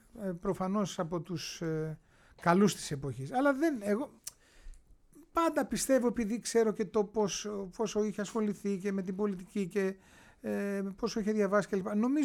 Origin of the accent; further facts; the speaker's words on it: Athens, Attica, Greece; moved away; εμείς φύγαμε από την Αθήνα. Φύγαμε τη δεκαετία του 80.